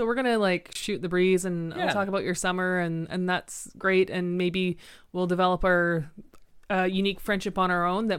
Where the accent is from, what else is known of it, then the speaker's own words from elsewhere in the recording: Canada; growing up in Canada